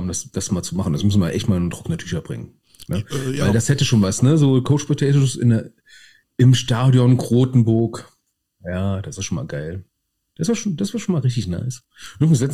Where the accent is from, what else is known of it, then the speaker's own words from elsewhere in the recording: Berlin, Germany; als Berliner